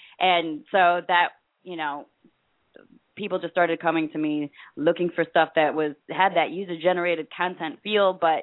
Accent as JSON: {"language": "English", "country": "United States", "said": "You know, I can, I'm an American. I've lived here all my life, so I can only speak for what it's like here."}